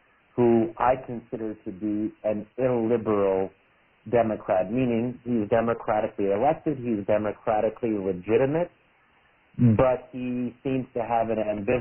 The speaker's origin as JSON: {"language": "English", "country": "United States", "said": "relevant in my home country, the U.S."}